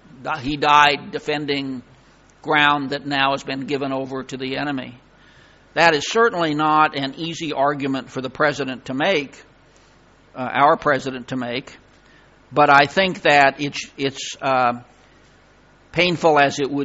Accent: California, United States; I'm from Southern California, and I could hardly find a tie before I came here.

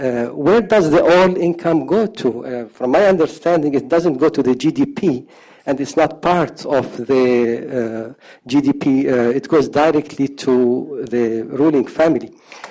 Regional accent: Syria; I'm originally from Syria.

